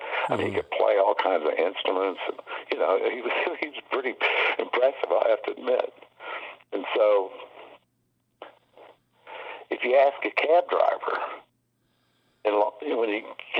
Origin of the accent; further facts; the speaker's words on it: the South, United States; I was from the South, and everybody thought I was stupid. And so I got away with a lot of stuff.